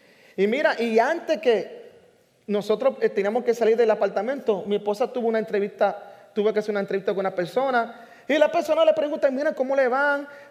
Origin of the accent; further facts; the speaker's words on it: Puerto Rico; Nosotros estábamos, usted sabe que vinimos de Puerto Rico para acá y sin conocer a nadie, estuvimos alquilados, ¿verdad?, en el apartamento.